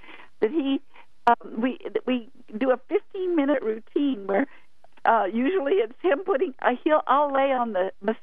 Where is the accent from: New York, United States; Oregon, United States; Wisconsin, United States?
Oregon, United States; Ashland; we're from Ashland, Oregon